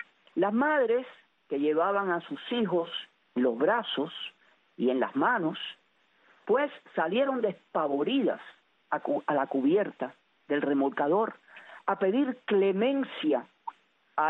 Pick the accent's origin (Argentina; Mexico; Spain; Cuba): Cuba; como madres, como mujeres, como cubanas